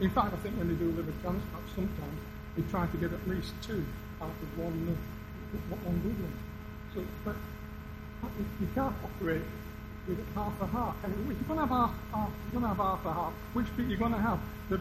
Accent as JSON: {"language": "English", "region": "Yorkshire and the Humber", "country": "United Kingdom", "accent": "Yorkshire", "said": "I come from Yorkshire originally. I discovered a few weeks ago that I'm what is known as a professional Yorkshireman. I've never really tried to lose my accent."}